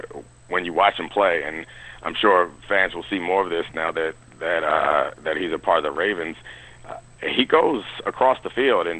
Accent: Baltimore, Maryland, United States; I grew up in Baltimore. I'm from Baltimore, so I was happy.

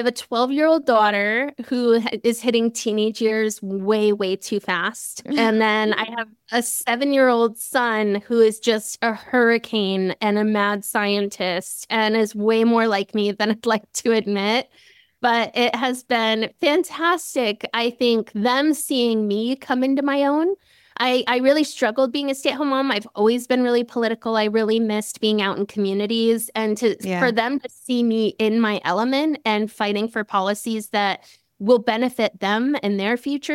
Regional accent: Eagle, Idaho, United States; Oh, this is such a great story because it happened in my hometown of Eagle.

